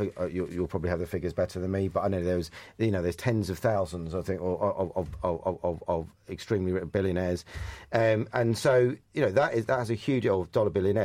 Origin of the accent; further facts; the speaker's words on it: London, United Kingdom; I'm a Londoner and I'm affected by that.